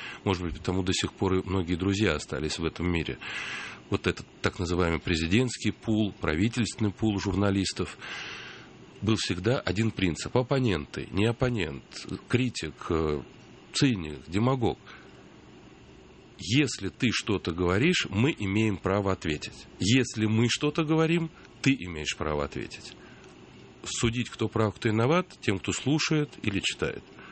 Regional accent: Moscow, Russia; also born or lived in Tashkent, Uzbekistan; сказать, что это мой родной город, вот в этом смысле, ну, наверное, вряд ли. Все-таки скорее Москва. Я ведь уехал в 66-м году из Ташкента, еще учась в третьем классе

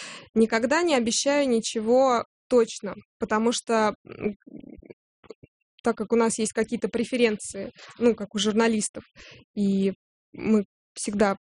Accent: Moscow, Russia; москвичка.

